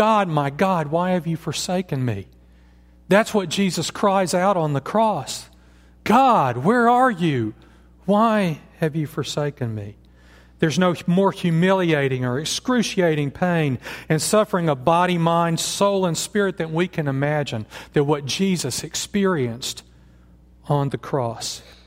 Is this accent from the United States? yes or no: yes; United States; I grew up in church. I grew up in church in America where we all had a Bible